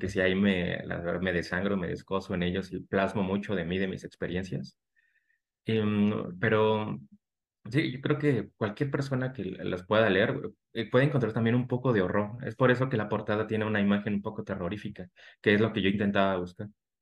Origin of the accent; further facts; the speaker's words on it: Mexico City, Mexico; also born or lived in Yucatán; now in Querétaro, Mexico; Y nací en el 85, soy mexicano. Ahora vivo en Querétaro, ya llevo 4 años radicando por acá. Antes vivía en Yucatán, pero sigo siendo un chilango. Todo lo que me conocen, seguramente me escuchan, van a reconocer mi acento.